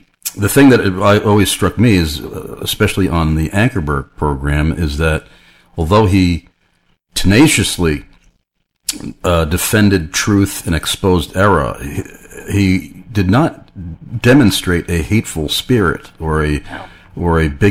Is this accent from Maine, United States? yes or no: no; Amityville, New York, United States; moved away as an adult; now in Carlisle, United States; Yeah, I was born and raised in Amityville and lived in Long Island until 2 years ago when I relocated here to Carlisle, Pennsylvania.